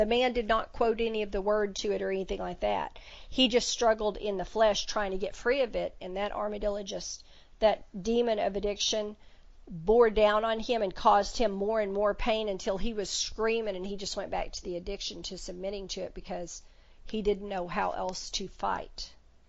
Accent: Texas, United States; Now, I'm a Texan, so we know what armadillos look like.

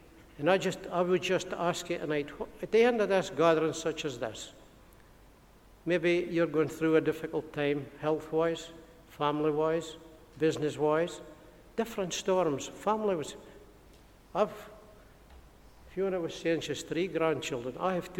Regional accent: Gardenstown, Scotland, United Kingdom; now in Fraserburgh, United Kingdom; I said, well, we live in Fraserburgh, but I'm really a gamer loon. I come from Gardenstown, and I know Irene White very well, but we moved to Fraserburgh just a few years ago.

